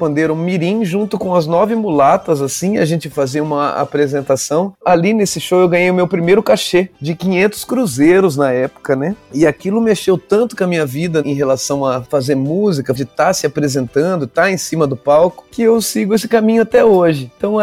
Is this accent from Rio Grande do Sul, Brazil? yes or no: no; Descalvado, São Paulo, Brazil; also born or lived in Bauru; eu nasci em Bauru e depois eu fui viver com a minha mãe em Descalvado.